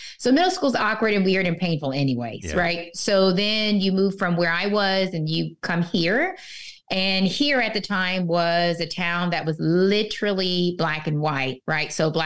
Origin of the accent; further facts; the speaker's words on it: Kansas, United States; born there; So I was born in Kansas. No, I have not been back